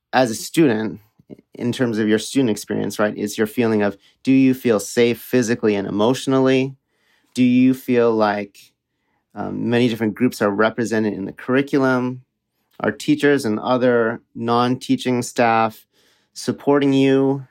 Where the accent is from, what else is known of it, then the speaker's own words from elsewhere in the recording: California, United States; now in Boston, United States; I'm originally from California, but when I moved out here to Boston